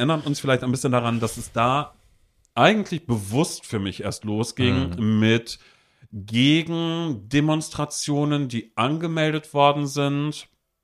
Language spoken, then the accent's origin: German; Mecklenburg-Vorpommern, Germany; wie damals in Mecklenburg-Vorpommern, wo ich groß geworden bin